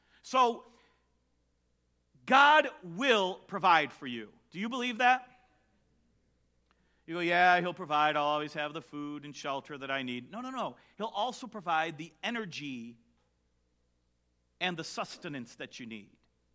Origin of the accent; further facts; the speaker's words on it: California, United States; now in Michigan, United States; When I grew up in California, We had earthquake drills once a month.